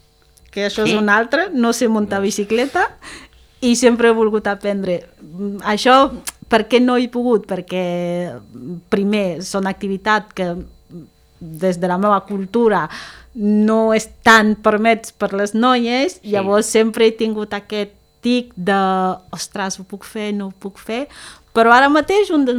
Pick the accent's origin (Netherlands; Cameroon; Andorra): Cameroon; Catalan is a second language; moved away; jo sóc de Camerún.